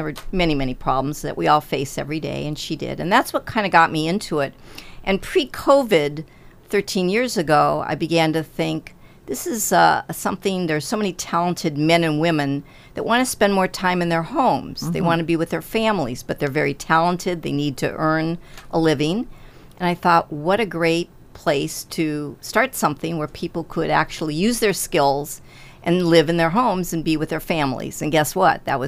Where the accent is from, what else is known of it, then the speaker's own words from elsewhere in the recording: Ohio, United States; moved away as an adult; now in Massachusetts, United States; I am not. I'm from Ohio, from the Midwest originally, but have lived in Massachusetts now for over 40 years. So I feel like I'm a native.